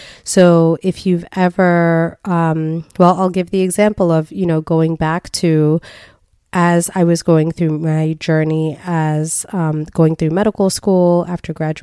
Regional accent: New York, United States; I was born and raised in New York. That's where I spent most of my life.

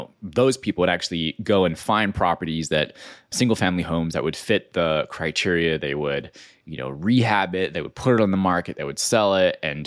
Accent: Hawaii, United States; I grew up on the Big Island of Hawaii, and I didn't know exactly what I wanted

